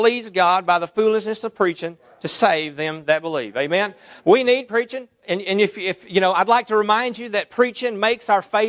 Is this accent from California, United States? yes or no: no; Alabama, United States